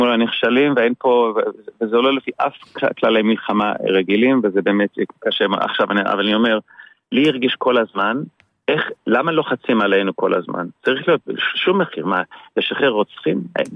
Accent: South Africa; חיות, אני בא מדרום אפריקה, אנחנו מכירים את הג'ונגל וחיה של החיות.

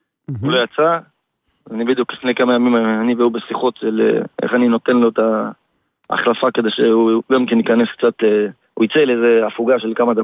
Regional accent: Jerusalem, Jerusalem District, Israel; now in Rishon LeZion, Israel; מירושלים.

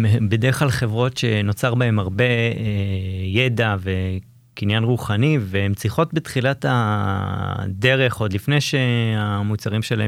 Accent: Haifa, Haifa District, Israel; אני חיפאי במקור

